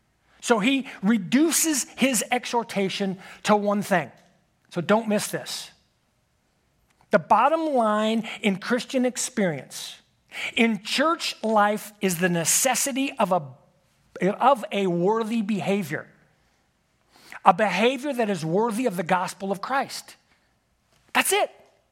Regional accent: Texas, United States; I love being a Texan.

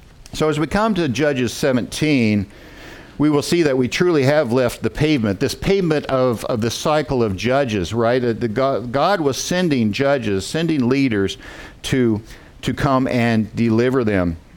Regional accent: Kansas, United States; I did grow up in Kansas. I grew up in Stafford County, Kansas, a very rural area.

